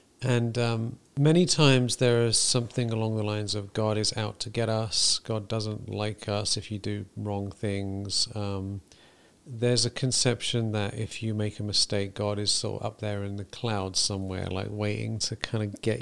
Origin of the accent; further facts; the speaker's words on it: England, United Kingdom; moved away; I was thinking about this, like in England, I grew up in England, and America